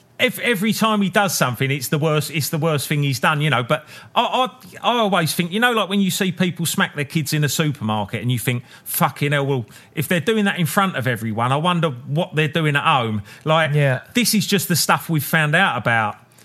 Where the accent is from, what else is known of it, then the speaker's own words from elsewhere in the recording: United Kingdom; there's something in us as British blokes that will argue that fucking point that we were right